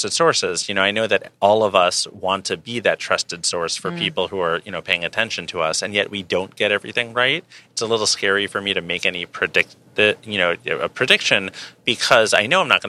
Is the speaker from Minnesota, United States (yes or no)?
no; New York City, New York, United States; You can tell I grew up in New York City.